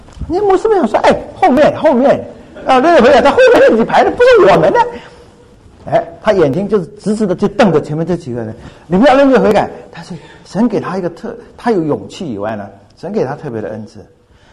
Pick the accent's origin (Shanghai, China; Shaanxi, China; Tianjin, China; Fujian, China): Fujian, China; 他是我们家乡福建人